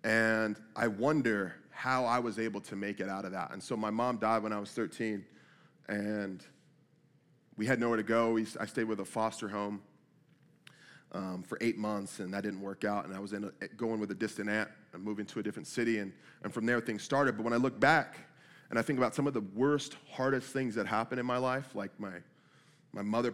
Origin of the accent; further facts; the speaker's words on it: Vallejo, California, United States; We grew up poor. We grew up in Vallejo, California, only city without a police force in California at this point. It was a very rough place to live.